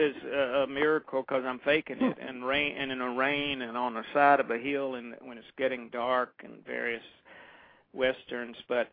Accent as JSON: {"language": "English", "town": "Memphis", "region": "Tennessee", "country": "United States", "tie": "born or raised there", "said": "but they shot it in my hometown of Memphis and in New Orleans, but..."}